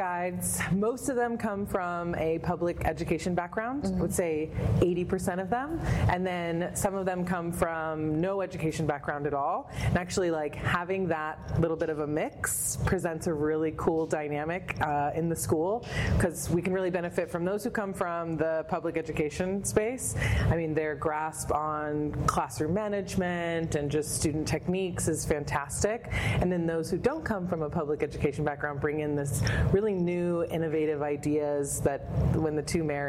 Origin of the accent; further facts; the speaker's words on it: Houston, Texas, United States; moved away as an adult; now in Brownsville, United States; I grew up in Houston up until 18, and then I moved around. I was out of Texas for about 13 years, came back